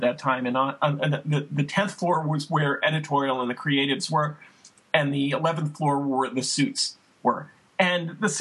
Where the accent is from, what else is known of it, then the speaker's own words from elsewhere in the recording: Brooklyn, New York, United States; and I grew up in Brooklyn, and in the winter I have these memories of sitting around my friend Johnny Albarico's dining room table